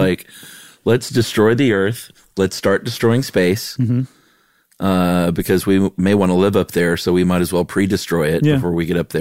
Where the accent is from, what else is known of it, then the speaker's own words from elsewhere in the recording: Buffalo, New York, United States; I'm from Buffalo. I know about snowballs and space junk.